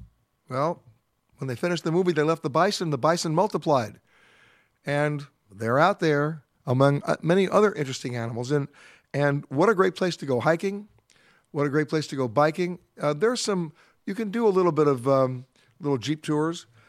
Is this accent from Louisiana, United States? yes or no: no; New York, United States; But remember, I'm a New Yorker.